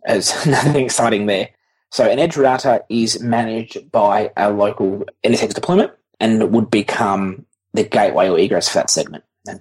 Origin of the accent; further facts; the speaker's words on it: Australia; So as an Aussie, I say local ID, but a locale ID